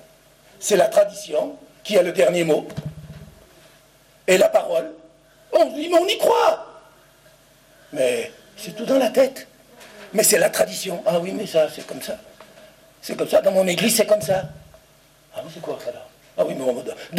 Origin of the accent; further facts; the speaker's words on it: Chambéry, Auvergne-Rhône-Alpes, France; Nous étions sur le parking d'un grand supermarché en France, chez nous, à Chambéry.